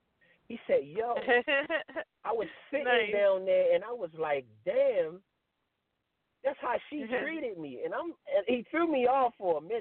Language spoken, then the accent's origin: English; Baltimore, Maryland, United States; I'm not from Atlanta. You know what I'm saying? Originally, I'm from B-more. I'm from Baltimore. I'm from Murderland.